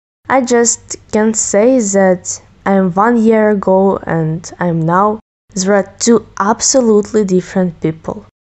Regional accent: Ukraine; English is a second language; now in Bulgaria; I am 15. I am from Ukraine, but now I live in Bulgaria.

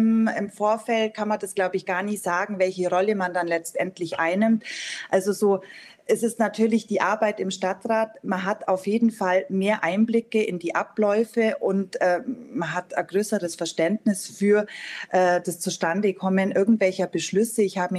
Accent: Füssen, Bavaria, Germany; born there; Ich bin gebürtige Füssnerin und bin Lehrerin an der Mittelschule in Füssen

